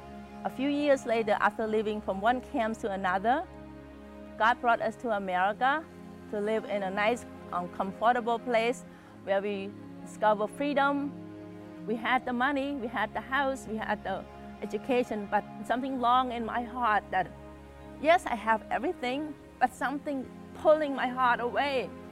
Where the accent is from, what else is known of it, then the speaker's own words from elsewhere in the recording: Cambodia; Growing up in Cambodia as a child, life was good. We had everything that we need. We live in a middle class family.